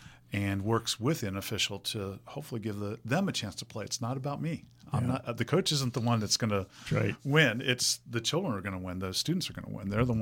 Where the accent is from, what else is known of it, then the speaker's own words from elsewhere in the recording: San Francisco, California, United States; from elementary school, growing up in San Francisco, CYO, all the way through.